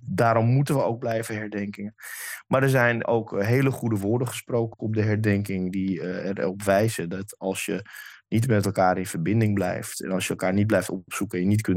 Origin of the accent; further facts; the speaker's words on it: Amsterdam, North Holland, Netherlands; daar moeten we ons als Amsterdammers en ook in Noord niet zoveel van aantrekken